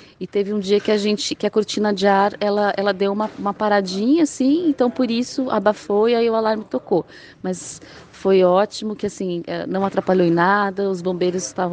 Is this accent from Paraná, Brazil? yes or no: yes; Tamarana, Paraná, Brazil; eu sou de uma cidade indígena, né? Eu passei a minha infância em Tamarana, aqui do ladinho.